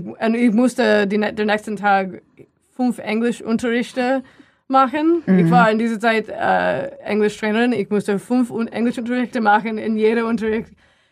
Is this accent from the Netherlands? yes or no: no; United States; German is a second language; ja, ich bin Amerikanerin